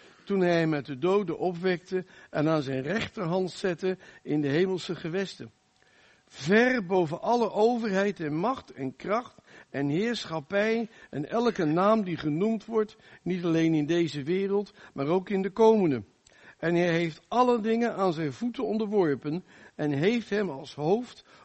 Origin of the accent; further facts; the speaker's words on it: Rotterdam, South Holland, Netherlands; Ik kom uit Rotterdam, dat kan je niet horen denk ik, maar daar kom ik wel vandaan. 25 jaar als voorganger in Spijkenisse gediend en 8 jaar in Den Haag. En we nu weer terug wonend in Rotterdam, met echte Rotterdamse humor.